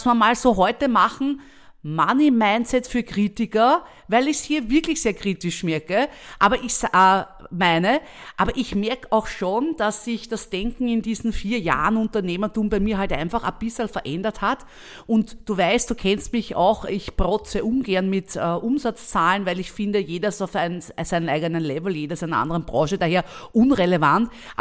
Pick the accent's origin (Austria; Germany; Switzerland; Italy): Austria; gerade bei uns in Österreich